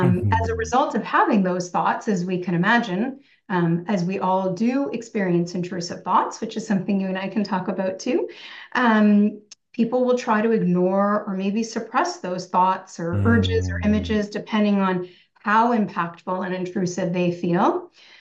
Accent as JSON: {"language": "English", "town": "Toronto", "region": "Ontario", "country": "Canada", "tie": "born there", "said": "So I have I was born in Toronto."}